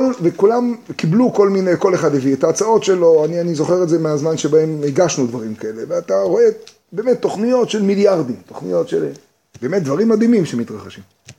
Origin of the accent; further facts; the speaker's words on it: United States; אמריקאי, שכמו שאני יושב פה עכשיו, גם הייתי יכול להיות לא עלינו מתבולל לגמרי